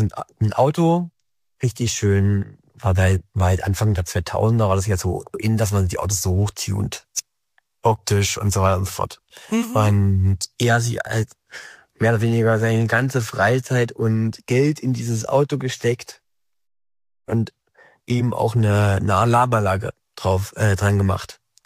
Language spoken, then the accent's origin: German; Thuringia, Germany; Ich komme ja aus Thüringen, die entsprechend aus der DDR, und aus der ehemaligen DDR.